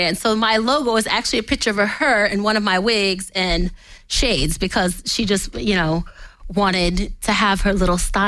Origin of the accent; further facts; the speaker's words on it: Atlanta, Georgia, United States; I mean, I'm from Atlanta. I know a lot of people that hustled in the streets to get where they wanted to be